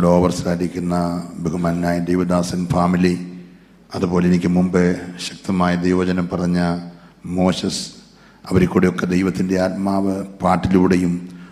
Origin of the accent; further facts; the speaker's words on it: Vechuchera, Kerala, India; അവിടെ ഒരു കൊച്ചു ഗ്രാമത്തിലാണ് ഞാൻ ജനിച്ചു വളർന്നത്.